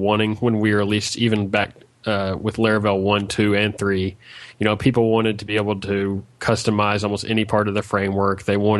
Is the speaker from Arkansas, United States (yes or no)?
yes; Arkansas, United States; I'm from Arkansas, United States